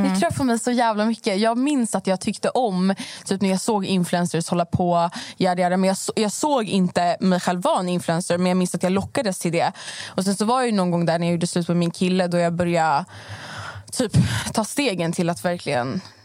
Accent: Stockholm, Stockholm County, Sweden; Jag skulle väl nog säga att jag är uppvuxen i Stockholm. Jag är 20 år gammal.

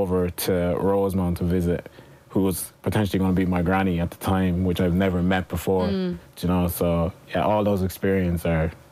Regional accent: Liberia; But my early memories growing up in Liberia is there was civil war going on at the time. So for me, I was being moved around a lot.

